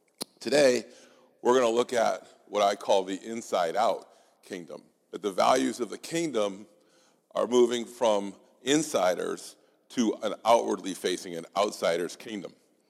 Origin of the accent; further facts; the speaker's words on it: Boston, Massachusetts, United States; now in Philadelphia, United States; I'm from Boston area, so I'm a real outsider in Philadelphia